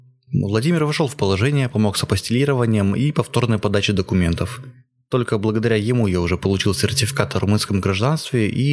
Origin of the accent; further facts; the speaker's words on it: Lipetsk, Lipetsk Oblast, Russia; я из Липецка.